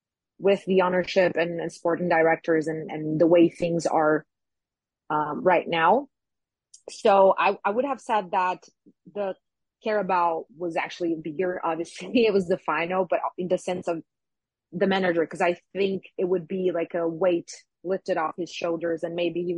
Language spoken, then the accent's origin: English; Brazil; I'm from Brazil, obviously, if people didn't know